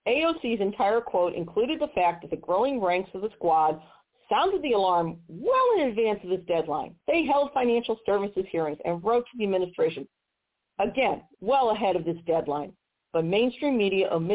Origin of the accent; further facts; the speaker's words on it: Missouri, United States; In my home state of Missouri, I see people on Facebook also claiming they've submitted all the necessary documents to get this assistance